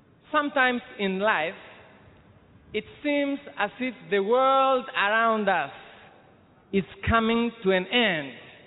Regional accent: Greece; I come from Greece.

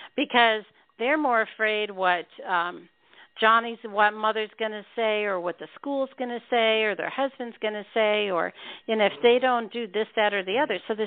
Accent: Northeast, United States; they grew up, we grew up in the Northeast, and that's where we lived at the time with the kids

